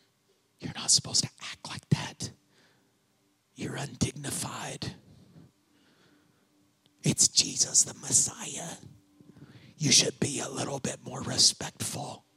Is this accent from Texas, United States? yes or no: yes; Texas, United States; because I'm from West Texas, and that's still on me sometimes